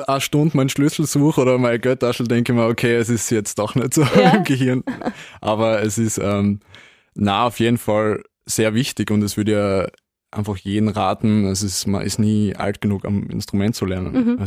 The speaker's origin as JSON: {"language": "German", "country": "Austria", "said": "wie es halt bei uns in Österreich so ist, halt mit der Blasmusik"}